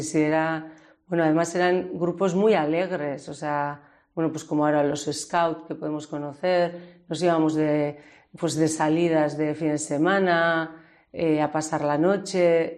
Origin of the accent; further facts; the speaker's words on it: Deba, Basque Country, Spain; Yo provengo de Deva, y en Deva no había nada para los jóvenes.